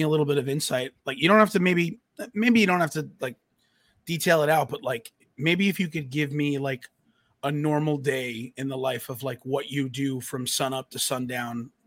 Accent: New York, United States; He's a guy I grew up with. You know, I grew up on Long Island with him.

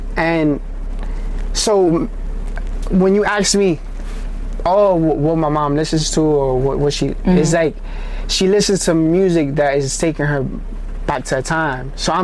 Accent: Bronx, New York, United States; Like, I'm from the Bronx

